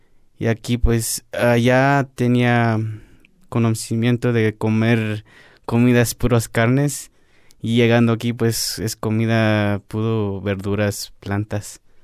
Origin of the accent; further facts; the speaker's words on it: San Juan Chamula, Chiapas, Mexico; moved away; also born or lived in Cairo, Georgia, United States; soy de Crustón, San Juan Chamula. Y pues yo estuve en Cairo, Georgia por 15 años y regresé por voluntariamente hace 2 años.